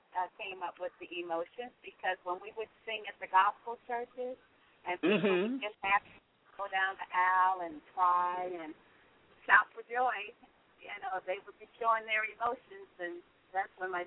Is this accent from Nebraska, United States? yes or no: no; Chicago, Illinois, United States; You know, what was very good is that we were raised in Chicago.